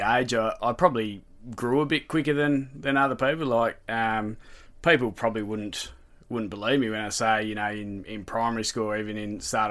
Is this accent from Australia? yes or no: yes; Waratah, Tasmania, Australia; So grew up. So first few years of life were down in Waratah.